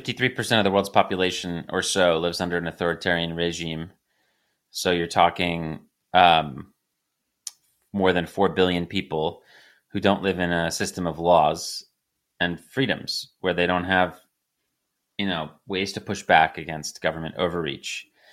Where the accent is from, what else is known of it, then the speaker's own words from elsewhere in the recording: United States; I'm an American who has benefited a lot from the dollar system.